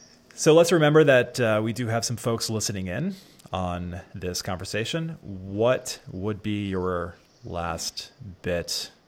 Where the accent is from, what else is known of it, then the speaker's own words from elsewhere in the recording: Maryland, United States; accent: mid-Atlantic; The reason I hear it too is because I'm from Maryland, and the Marylanders, the sort of mid-Atlantic accent, it has a long O.